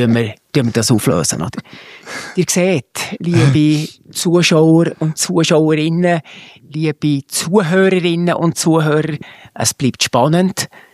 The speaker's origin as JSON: {"language": "German", "country": "Switzerland", "said": "Als Schweizer denke ich noch zwei andere Namen."}